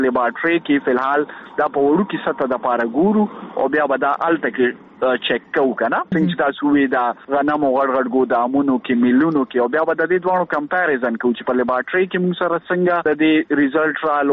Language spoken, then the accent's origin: Pashto; Pakistan; moved away; زه پکې د پاکستان نه یم.